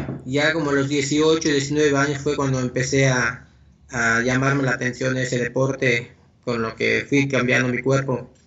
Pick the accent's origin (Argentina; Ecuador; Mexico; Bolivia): Mexico; Chetumal, Quintana Roo; born there; Nací en la ciudad de Chetumal, Quintana Roo, de la República Mexicana del Sur.